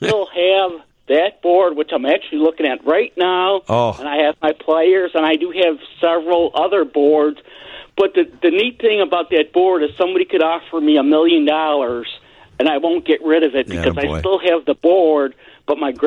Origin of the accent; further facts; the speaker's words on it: Chicago, Illinois, United States; now in Indiana, United States; I'm originally from Southeast Side Chicago, but now I live in Indiana.